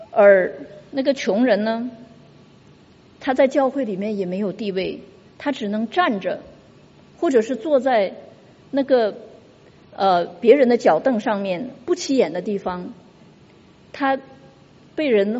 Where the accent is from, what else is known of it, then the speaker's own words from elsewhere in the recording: Singapore; 对我们新加坡人来说是非常陌生的。那个是我们大概四五十年前还生活在甘邦的时候